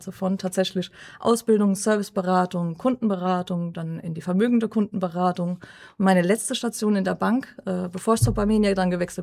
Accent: Mannheim, Baden-Württemberg, Germany; ich komme aus Mannheim-Heidelberg, bin auch vor 2,5 Jahren nach Schwetzingen gezogen.

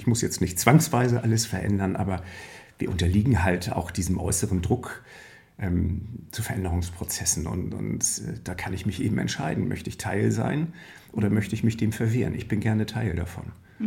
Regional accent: Hamburg, Germany; gerade für einen Hamburger, der Stadtstaatbewohner ist.

